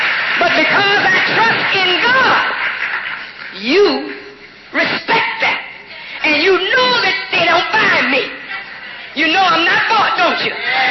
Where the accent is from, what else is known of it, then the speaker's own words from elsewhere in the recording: United States; born there; I don't hate my country. I was born in America. I live in America.